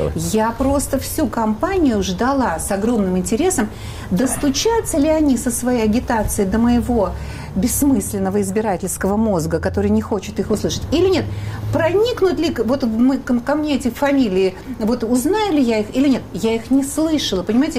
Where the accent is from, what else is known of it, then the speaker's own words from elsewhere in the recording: Moscow, Russia; я, как рядовой абсолютно москвич